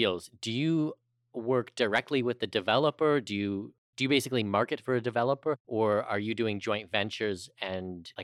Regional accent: Canada; And then with mine as a Canadian, and it's like 160 or something like

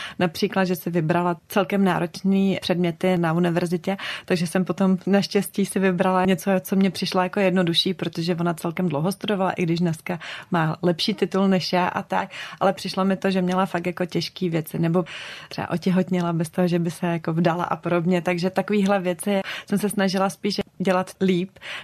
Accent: Prague, Czechia; born there; já jsem se narodila v Praze, ale jezdila jsem celou dobu do Velkých Bílovic za babičkou na Moravu

